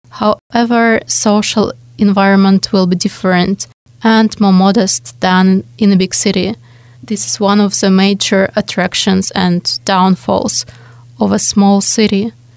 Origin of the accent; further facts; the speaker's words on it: Omsk, Omsk Oblast, Russia; I come from a relatively big city, Omsk, which has a population of 1 million people. But for the last 3 years, I lived in Moscow, which is the biggest city because it is over 10 million people.